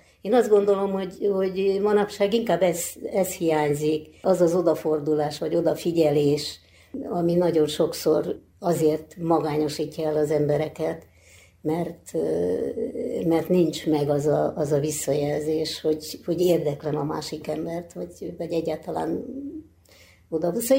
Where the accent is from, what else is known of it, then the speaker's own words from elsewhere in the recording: Budapest, Hungary; Egy nagy óbudai bérházba nőttem föl, ahol 40-50-60 gyerek is volt, egy óriási ház